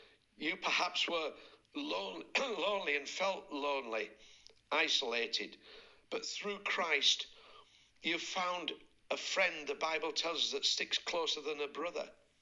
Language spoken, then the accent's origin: English; United Kingdom; As British people, we understand what that means and we understand what the role is.